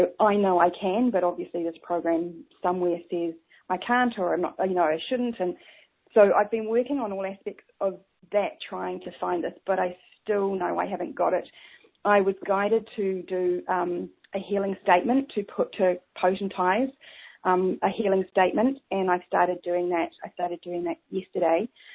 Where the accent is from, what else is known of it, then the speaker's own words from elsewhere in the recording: New Zealand; accent: Kiwi; Sorry, my Kiwi accent, and when I get excited, I talk even faster.